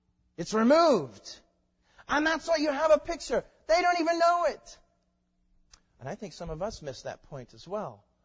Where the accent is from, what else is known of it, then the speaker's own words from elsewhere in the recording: the South, United States; I'm from the South, so we have to tell you a thing by telling you a story.